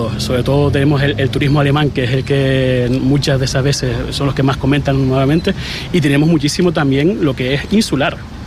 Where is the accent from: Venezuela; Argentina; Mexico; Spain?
Spain; Fuerteventura, Canary Islands; Nacido y criado en Fuerteventura, majorero.